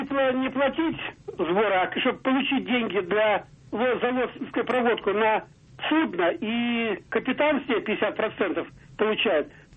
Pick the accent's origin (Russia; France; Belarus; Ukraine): Russia; Far East; я бывший капитан, дальневосточник.